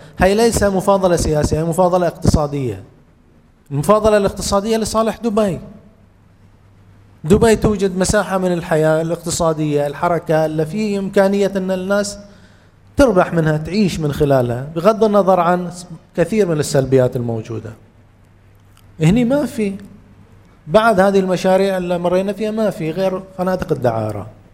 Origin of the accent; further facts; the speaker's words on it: Bahrain; الآن هذا أنا إنسان بحريني متضامن مع غزة، خطر في بالي هذه المقاربة.